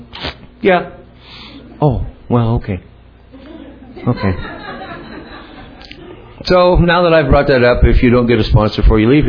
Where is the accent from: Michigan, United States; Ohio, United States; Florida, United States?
Ohio, United States; I come from a big family, and we're all from Ohio, and a little farming community, and lived on a couple hundred acres